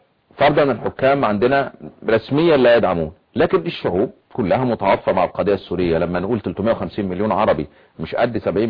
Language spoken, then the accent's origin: Arabic; Egypt